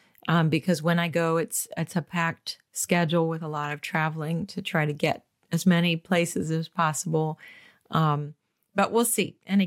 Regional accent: Michigan, United States; I think it works really well because my accent is different. just like we're fascinated with them. They think I'm different. And I come from this strange land called Michigan

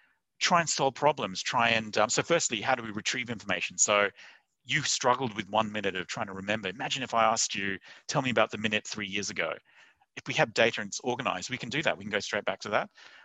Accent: Australia; I grew up in Australia, and all the way growing up, I wanted to actually be a chemical engineer.

